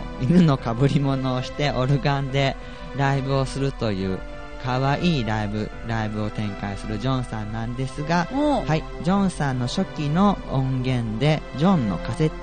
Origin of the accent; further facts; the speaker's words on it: Hiroshima, Japan; 俺は明日さ地元の広島県、うん、地元が広島県なんだけど